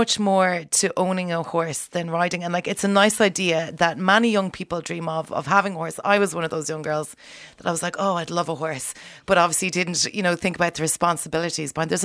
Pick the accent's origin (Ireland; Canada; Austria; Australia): Ireland; Connacht; I'm actually from Connemara.